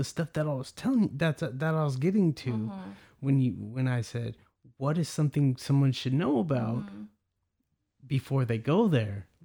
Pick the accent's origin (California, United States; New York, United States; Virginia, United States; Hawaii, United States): Hawaii, United States; I'm from the Big Island.